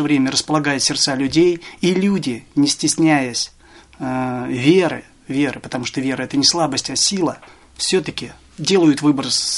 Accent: Tula, Tula Oblast, Russia; вернулся в свой город, я сам из Тулы

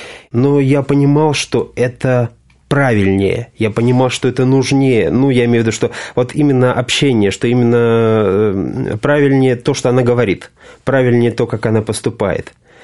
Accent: Moscow Oblast, Russia; Потом я перевелся с Камчатки в свой родной город.

